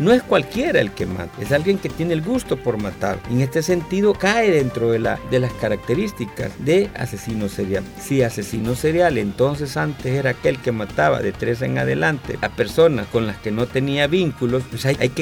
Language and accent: Spanish; El Salvador; Acá todos somos salvadoreños.